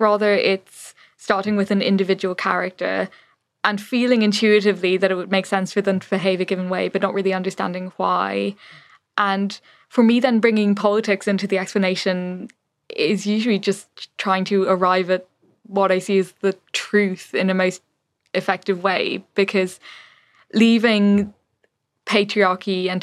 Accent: Ireland; So especially growing up in the Ireland that I did, which was already, I would say, ahead of the Ireland my parents did, but still by no means perfect

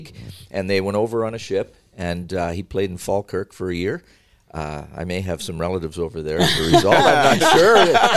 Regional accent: Canada; I'm a Canadian, eh?

